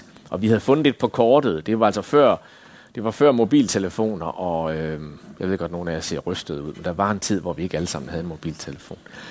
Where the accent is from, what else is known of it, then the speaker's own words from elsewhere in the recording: Jutland, Denmark; altså, jeg er jyde, ikke også?